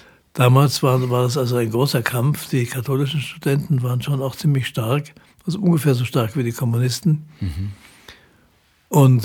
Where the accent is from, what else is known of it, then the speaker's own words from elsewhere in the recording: Germany; Ich habe gedacht, das kann ich schlecht machen als Deutscher da plötzlich.